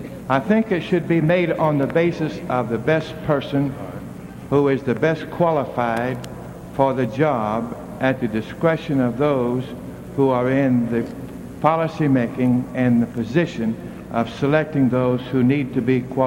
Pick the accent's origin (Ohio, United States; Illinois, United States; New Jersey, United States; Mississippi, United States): Mississippi, United States; from Mississippi.